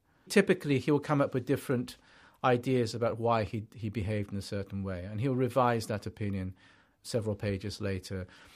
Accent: England, United Kingdom; also born or lived in Japan; I should explain that I grew up in England from the age of five, which is when I came from Japan, being brought up by Japanese parents in full expectation that we would return to Japan the following year.

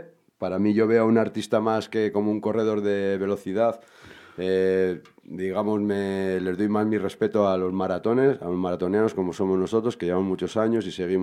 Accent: Ortuella, Basque Country, Spain; Vengo de Ortuella, que también es otra anomalía, otra paradoja.

